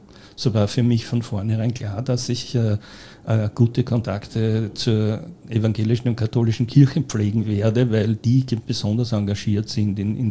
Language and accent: German; Göstling an der Ybbs, Lower Austria, Austria; Ich bin als kleines Kind am Land aufgewachsen, in Göstling an der Ips, bin also ein Dorfkind und diese Kindheit war sehr schön, natürlich am Land draußen, damals noch ganz dünn besiedelt, bin dort in die Volksschule gegangen